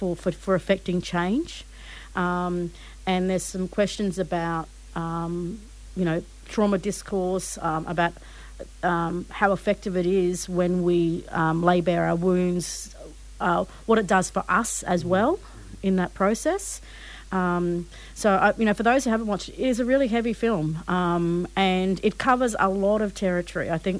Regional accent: Queensland, Australia; I'm Manajali and South Sea through the … born and raised on Yuggera country.

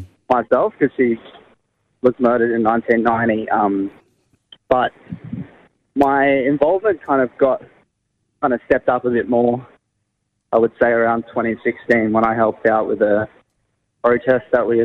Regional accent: New South Wales, Australia; I'm from Gulbenga country up in mid-north coast there. So originally from Barra

